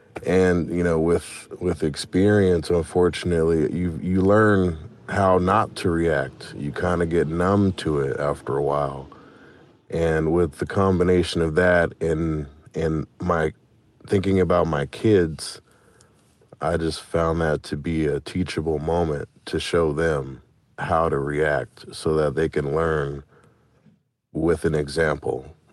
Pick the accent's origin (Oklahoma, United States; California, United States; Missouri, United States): California, United States; Monrovia; You know, I'm an 82 kid. You know, I'm from Monrovia, Pasadena, California area, born and raised there.